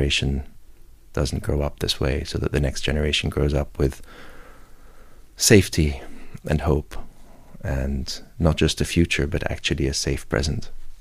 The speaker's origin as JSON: {"language": "English", "town": "Jerusalem", "region": "East Jerusalem", "country": "Palestine", "tie": "born or raised there", "said": "I mean, being Palestinian is something that one is. One doesn't really choose it. And I grew up in Jerusalem in the 80s at a time when in Jerusalem, East Jerusalem, and the, where I was living was very much under occupation."}